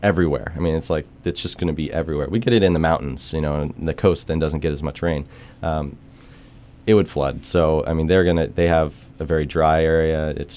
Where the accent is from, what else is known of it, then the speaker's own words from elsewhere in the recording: Midwest, United States; well, I'm originally from the Midwest, it was, it's like a tornado, yeah, we know that's coming, right?